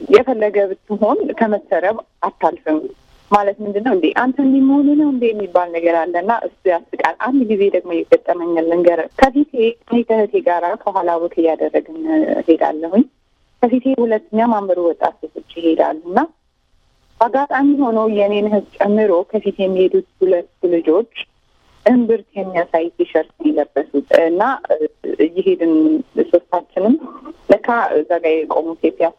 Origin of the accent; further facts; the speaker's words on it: Addis Ababa, Ethiopia; እኔ እንዳልኩ የተወለድኩት 5 ኪሎ ነው። ያደግኩትም የኖርኩትም አብዛኛውን ጊዜ እዛው 5 ኪሎ ውስጥ ነው።